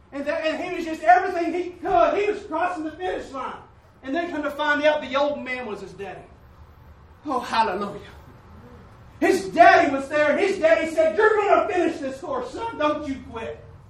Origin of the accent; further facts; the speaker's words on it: Oklahoma, United States; I'm from Oklahoma.